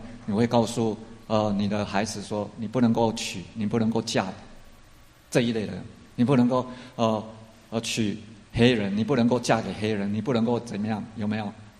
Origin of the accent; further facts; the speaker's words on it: China; 不像我们今天聚会我们都是中国人，对不对？